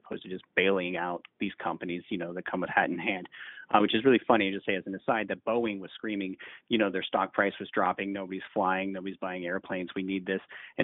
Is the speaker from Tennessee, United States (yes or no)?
yes; Nashville, Tennessee, United States; You know, I'm from Tennessee, originally Nashville